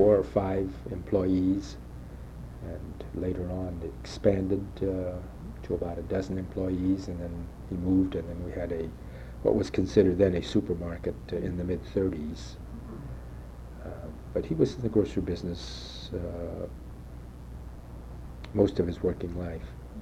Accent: Bakersfield, California, United States; I was brought up in the Bakersfield schools. I went to grammar school there, high school, and junior college, 2 years of college in Bakersfield.

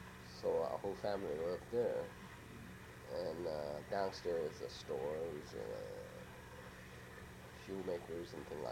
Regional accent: Los Angeles, California, United States; born there; And I was born in Los Angeles.

